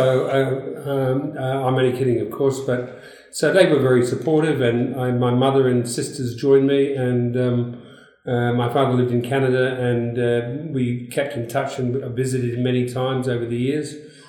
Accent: England, United Kingdom; moved away; because I was brought up in England and I travelled through Europe before I came out here

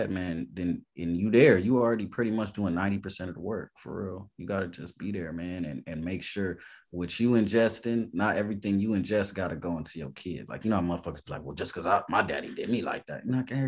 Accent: Long Beach, California, United States; I'm from Long Beach, bro.

